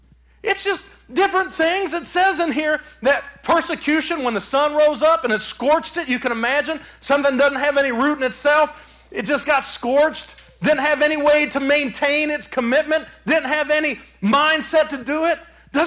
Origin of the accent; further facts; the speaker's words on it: Michigan, United States; I am from Michigan. We do it different up there.